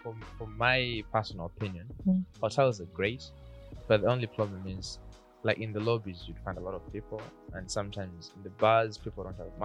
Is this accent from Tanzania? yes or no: yes; Tanzania; I'm originally from Tanzania